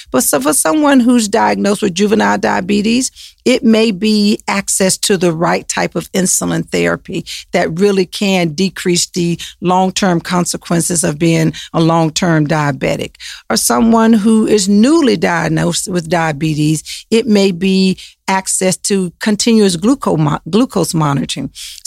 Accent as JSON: {"language": "English", "town": "Macon", "region": "Georgia", "country": "United States", "said": "So I am from Macon, Georgia. So I am a product of a public school system."}